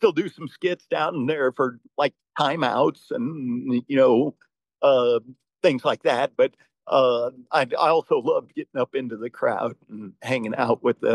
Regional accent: St. Charles, Missouri, United States; I grew up in St. Charles, Missouri, which is only about 30 minutes from St. Louis.

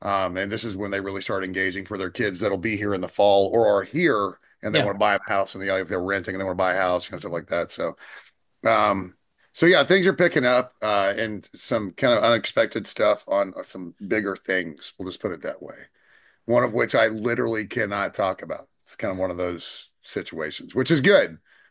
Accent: Texas, United States; and growing up in Texas, I think the fear is just coming across a rattler

